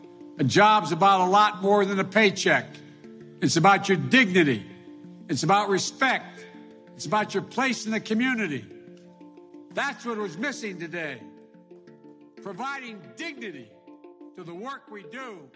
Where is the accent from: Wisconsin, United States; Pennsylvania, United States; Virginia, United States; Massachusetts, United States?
Pennsylvania, United States; Scranton; I see the world from where I grew up in Scranton.